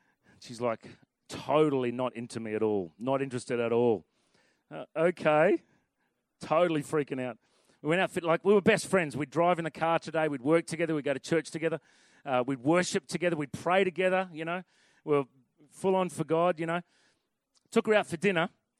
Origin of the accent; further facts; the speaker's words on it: New South Wales, Australia; I was a divorcee from New South Wales with a kid, 7 years younger than her.